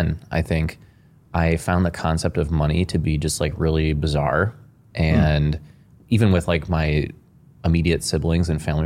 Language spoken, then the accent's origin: English; Cleveland, Ohio, United States; growing up in Cleveland was sick. We got four seasons. Had a bunch of family and friends all there.